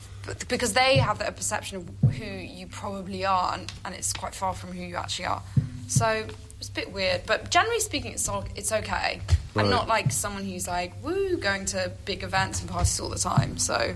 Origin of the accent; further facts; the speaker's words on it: Wales, United Kingdom; And even though I'm Welsh.